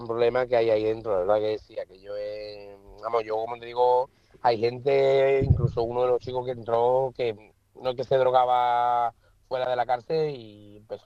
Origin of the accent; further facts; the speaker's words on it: Utrera, Andalusia, Spain; Sí, sí que conocí a andaluces, sí. Y sí, y gente de mi pueblo, por ejemplo, que vengo tres.